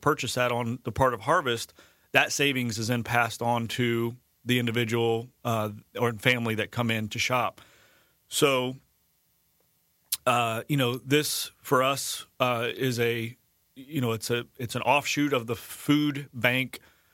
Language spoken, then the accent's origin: English; Vero Beach, Florida, United States; my wife and I moved back to Vero Beach. We both grew up born and raised in Vero, moved back to this area.